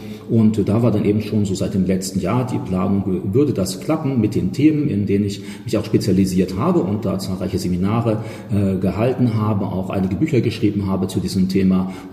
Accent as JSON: {"language": "German", "country": "Germany", "said": "Ja, also ich komme aus Deutschland und da lebe ich eben auch."}